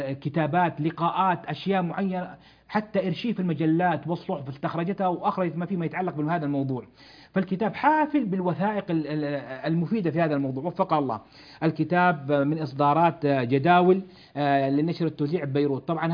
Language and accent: Arabic; Jeddah, Makkah Province, Saudi Arabia; في جامعة الملك عبد العزيز عندنا بجدة